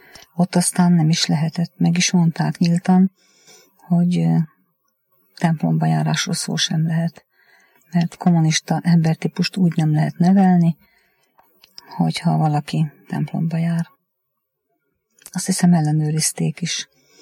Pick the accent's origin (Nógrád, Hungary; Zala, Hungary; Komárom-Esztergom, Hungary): Nógrád, Hungary; Pásztó; born there; Pásztón születtem.